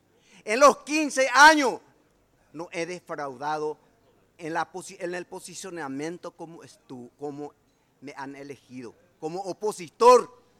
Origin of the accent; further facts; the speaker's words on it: Paraguay; Y eso tenemos que hacer como paraguayo, como patriota, juntarnos todos y decir basta